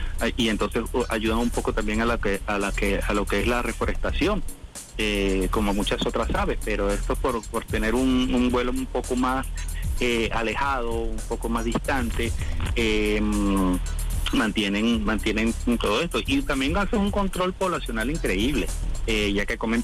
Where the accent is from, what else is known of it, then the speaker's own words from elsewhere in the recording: Zulia, Venezuela; yo soy, como voy a un zuliano, yo soy de Zulia, obviamente, ¿no?